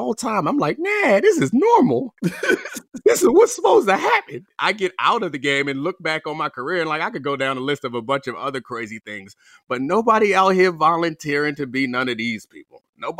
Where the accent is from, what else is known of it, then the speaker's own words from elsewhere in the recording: Baltimore, Maryland, United States; I grew up in Baltimore, and like we were like decent with snow.